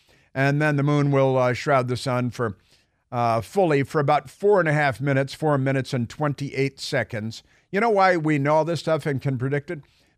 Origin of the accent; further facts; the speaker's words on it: Midwest, United States; I'm an American from the Midwest, and I think that it was a lot of fun to watch.